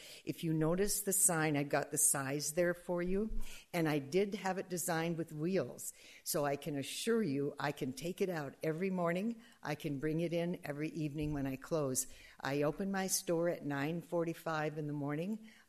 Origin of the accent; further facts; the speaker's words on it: Minnesota, United States; I know evergreens. I'm from Minnesota.